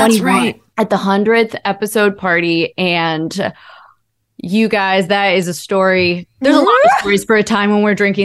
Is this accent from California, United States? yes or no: no; Ohio, United States; I grew up in Ohio.